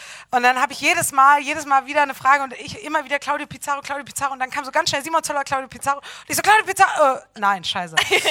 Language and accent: German; Bremen, Germany; Dann sind wir bei meiner Mama in Bremen aufgewachsen.